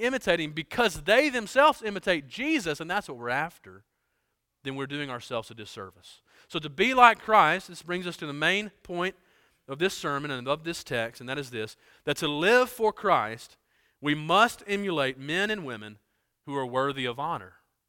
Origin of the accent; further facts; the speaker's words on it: Birmingham, Alabama, United States; moved away as an adult; also born or lived in Louisville, Kentucky; All right, now I grew up in Birmingham, Alabama. And so I said words like light, or bright, right? The bulb is bright. Then I moved off once we got married to Kentucky, and then up in Louisville, they didn't really talk like that.